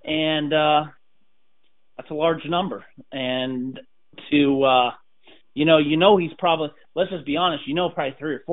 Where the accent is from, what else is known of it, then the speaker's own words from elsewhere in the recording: Ohio, United States; I'm a Cavaliers fan growing up in Ohio